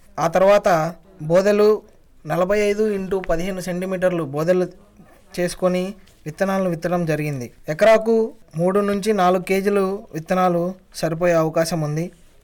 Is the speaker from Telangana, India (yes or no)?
no; Mulakaluru, Andhra Pradesh, India; మా ఊరు ములకలూరు, నర్సరావుపేట మండలం, గుంటూరు జిల్లా, పల్నాడు జిల్లా. నేను ఒక సామాన్య రైతు కుటుంబానికి చెందిన వ్యక్తిని.